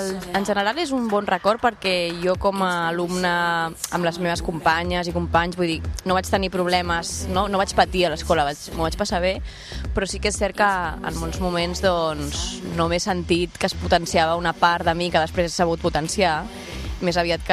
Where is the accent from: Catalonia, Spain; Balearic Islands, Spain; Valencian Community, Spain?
Catalonia, Spain; Barcelona; ara estic una miqueta més cap a Gràcia, però realment Sant Gervasi és el meu barri on vaig néixer, la meva parella també, i on estem vivint.